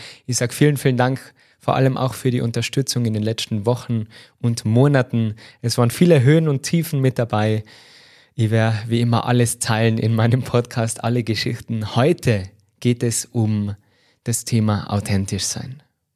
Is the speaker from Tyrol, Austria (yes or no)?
yes; Tyrol, Austria; accent: Tyrolean; für meinen schönen Tiroler Dialekt.